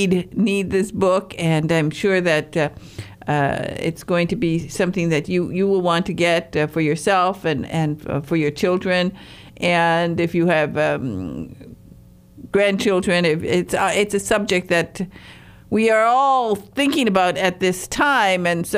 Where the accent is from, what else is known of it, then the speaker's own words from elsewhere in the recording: Michigan, United States; also born or lived in England; I had this delightful, wonderful childhood in the Upper Peninsula of Michigan